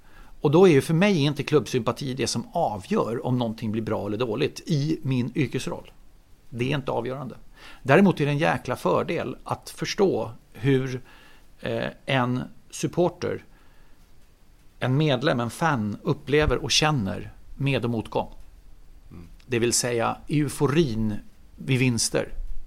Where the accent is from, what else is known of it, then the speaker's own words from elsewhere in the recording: Solna, Stockholm County, Sweden; now in Gustavsberg, Sweden; men jag är ju född och uppvuxen i Solna. Bodde mina 45 första levnadsår i Solna. Numera bor jag i Gustavsberg.